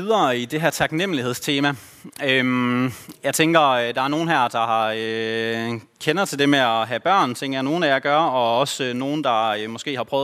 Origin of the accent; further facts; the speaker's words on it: Ølgod, Region of Southern Denmark, Denmark; Jeg er vokset op her i Ølgod LM som barn.